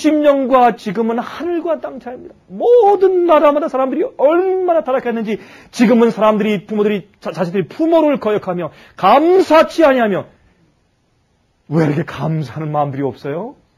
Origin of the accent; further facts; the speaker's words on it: South Korea; 우리는 한국 사람 배달 민족이에요.